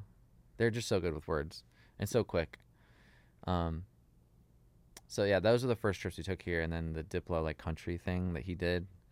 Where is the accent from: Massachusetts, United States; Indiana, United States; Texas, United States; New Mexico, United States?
New Mexico, United States; now in Nashville, United States; I grew up like outside of Albuquerque on like essentially a farm, like a cornfield with like horses.